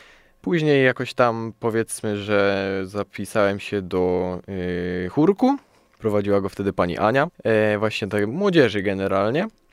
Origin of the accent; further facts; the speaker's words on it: Brzeziny, Łódź Voivodeship, Poland; Pochodzę z parafii pod wezwaniem Świętego Krzyża w Brzezinach, głównie właśnie z Brzezin, powiedzmy.